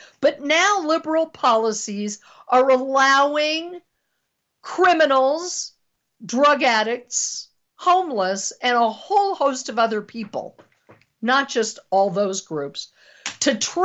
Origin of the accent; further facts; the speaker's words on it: Colorado, United States; I hail from Colorado. I'm a native of Colorado, but now I'm living in northern Colorado